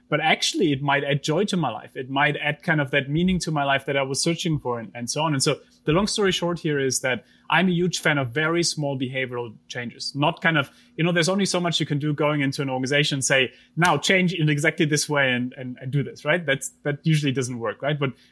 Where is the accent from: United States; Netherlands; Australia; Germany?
Germany; English is a second language; I grew up in Germany